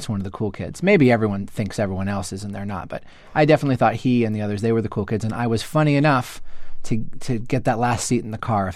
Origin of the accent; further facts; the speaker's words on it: Newton, Massachusetts, United States; Louis C.K. is from my hometown in Newton.